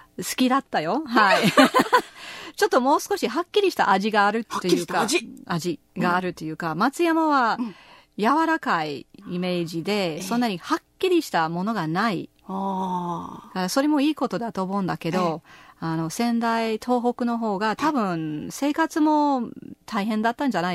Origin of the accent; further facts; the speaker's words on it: Washington, United States; Japanese is a second language; now in Japan; アメリカの西海岸のワシントン州